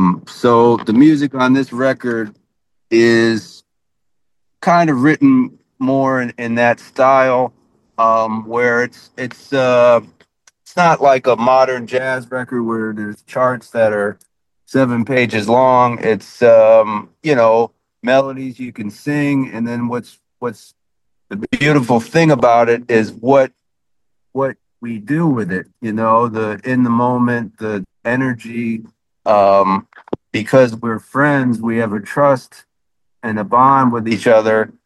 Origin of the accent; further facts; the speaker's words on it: Wethersfield, Connecticut, United States; also born or lived in Hartford / Rocky Hill; I was born in Hartford, Connecticut, Hartford Hospital, and I was raised in the Hartford area, a town called Wethersfield, and then shortly after Rocky Hill, all bordering around the Hartford area